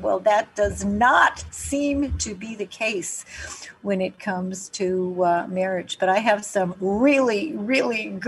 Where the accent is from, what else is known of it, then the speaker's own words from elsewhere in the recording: Winnipeg, Manitoba, Canada; when I was a teenager growing up in Winnipeg, Canada